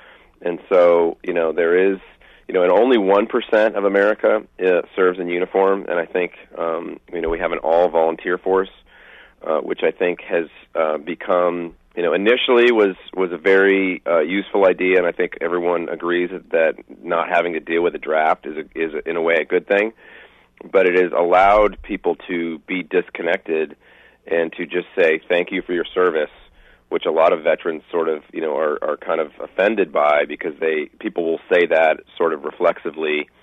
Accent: San Diego, California, United States; Even when I grew up in San Diego, which is a very, very much a military town

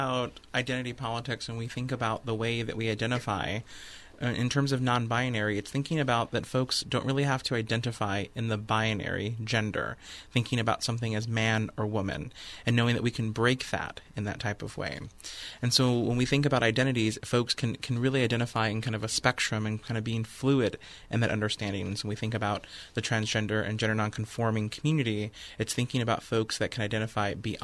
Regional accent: Midwest, United States; also born or lived in Indiana / Iowa; now in Oregon, United States; I'm a new resident of Oregon, and so I'm originally from the Midwest, coming from Indiana and Iowa, and now on 2 years being here in Oregon.

